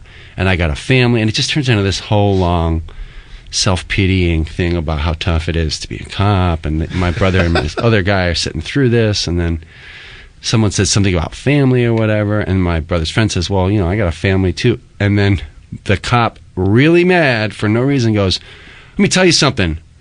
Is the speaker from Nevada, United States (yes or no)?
no; Chicago, Illinois, United States; This is a part of just growing up in Chicago. Getting busted at the lake for drinking beer is just a thing.